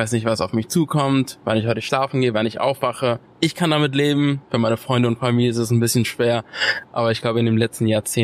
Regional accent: Hamburg, Germany; ich komme aus Hamburg, bin in Hamburg aufgewachsen, bin da geboren, zur Schule gegangen, bis zum Abi.

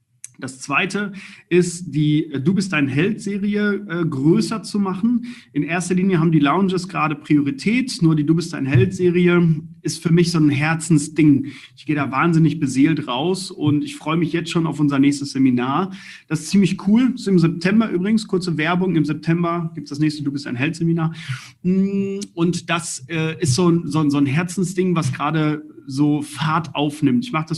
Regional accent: Balve, North Rhine-Westphalia, Germany

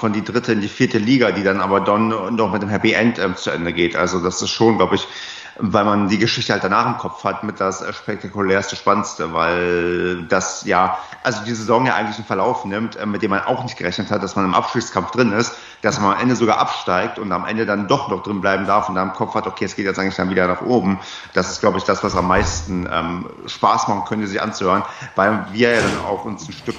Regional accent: East Germany, Germany; Ich als Ostdeutscher

